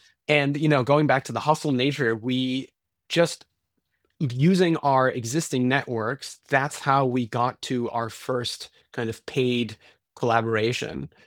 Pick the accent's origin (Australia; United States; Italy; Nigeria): Italy; we grew up in Italy. And of course, there's a kind of a language and a cultural affinity there. But, you know, growing up in Southern Europe